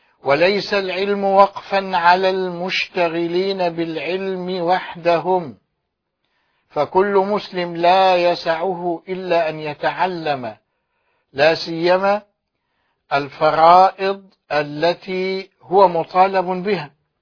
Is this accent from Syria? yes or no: no; Egypt; وعندنا في مصر